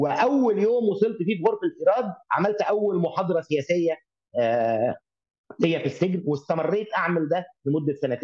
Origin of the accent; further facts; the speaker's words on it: Egypt; وننكسر كمصريين لنا رغبة في الدفاع عن وطننا وعن مواطنينا